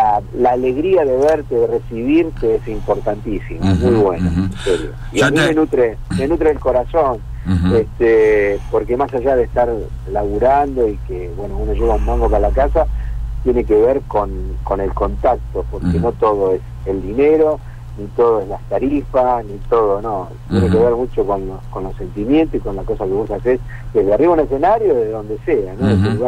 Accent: Buenos Aires, Argentina; soy un tipo de barrio, así que aunque soy porteño, no ejerzo, no tengo problema.

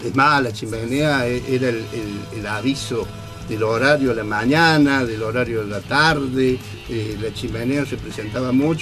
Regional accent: Córdoba, Argentina; Yo vengo a ser del otro lado del río, soy de San Martín, de Barrio San Martín, más precisamente de Bajo Galán. Pero mi familia, toda la familia de mi papá, es de acá, de Alberdi.

